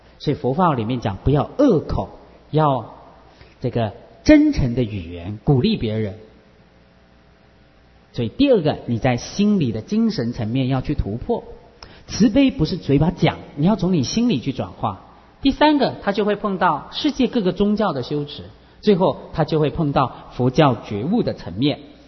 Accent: China; 第一个，我们中国人很重视医药，因为中国自古医术就很好。

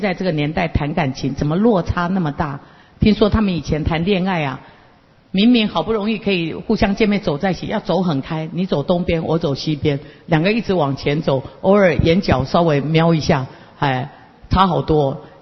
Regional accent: Taichung, Taiwan; also born or lived in Meishan, Chiayi County; 我是台中眷村长大的，虽然我在嘉义梅山出生，我是嘉义关背山乡人，我爸是阿兵哥职业军人，我老母是梅山的梅东村村长的女儿

